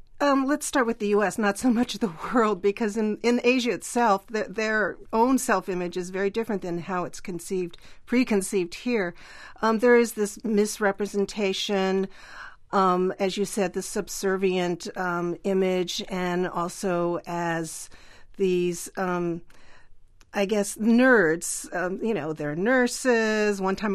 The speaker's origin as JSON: {"language": "English", "region": "California", "country": "United States", "tie": "born there", "said": "My parents are. I was born in California."}